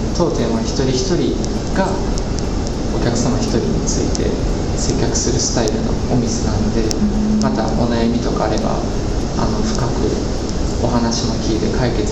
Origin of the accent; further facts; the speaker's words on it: Kyoto, Japan; 僕も京都出身なので